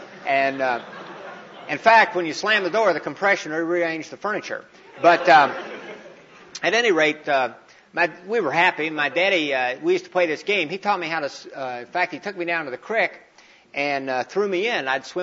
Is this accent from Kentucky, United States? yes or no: yes; Kentucky, United States; Now, since I am from Kentucky, I guess that makes me kind of a hillbilly.